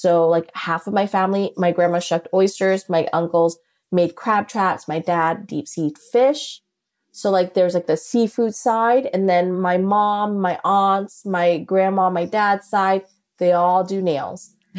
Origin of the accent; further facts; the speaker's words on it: New Orleans, Louisiana, United States; You know, I come from New Orleans